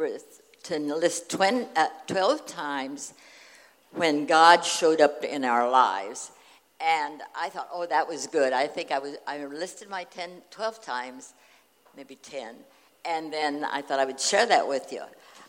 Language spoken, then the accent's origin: English; Bluffton, United States; I'm from Bluffton, and my home church is Ebenezer.